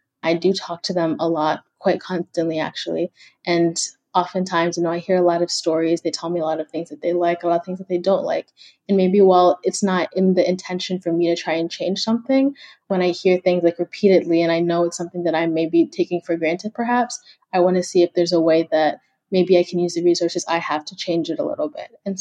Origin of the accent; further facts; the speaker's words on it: Kenya; I'm from Kenya, so I have a lot of family back home.